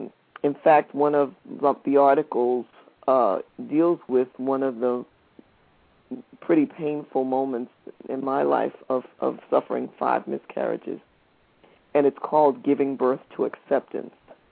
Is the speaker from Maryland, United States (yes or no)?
no; New York City, New York, United States; I grew up in New York City, which is the fashion capital of the world from my perspective.